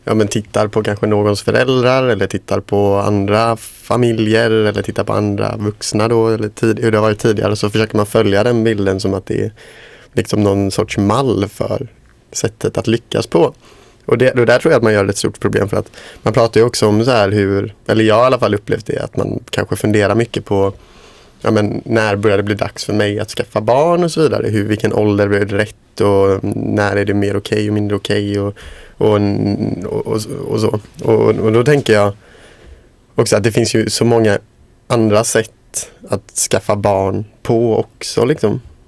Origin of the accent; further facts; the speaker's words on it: Gothenburg, Västra Götaland County, Sweden; Men just jag är ju från Göteborg.